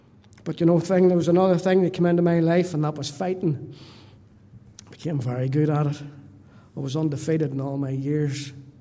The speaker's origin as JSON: {"language": "English", "town": "Donaghcloney", "region": "Northern Ireland", "country": "United Kingdom", "tie": "born or raised there", "said": "But I was brought up in Donnacloney. It's a little village. It's one of them places where everybody knew everybody."}